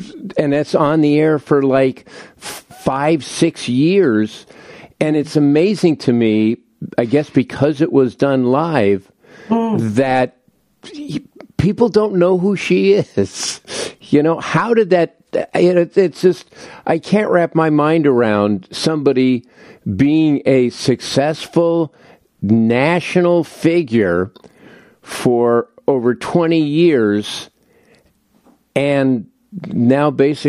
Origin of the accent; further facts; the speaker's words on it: Los Angeles, California, United States; Well, I grew up in L.A.